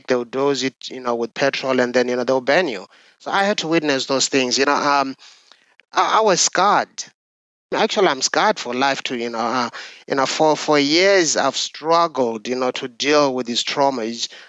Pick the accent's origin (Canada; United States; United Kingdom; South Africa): South Africa; growing up in South Africa, where, you know, almost every teenager walked around with a gun or a knife